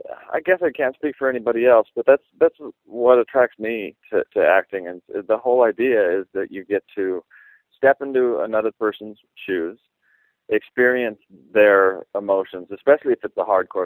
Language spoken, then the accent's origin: English; Ireland; also born or lived in McCall, United States; I'm an Irishman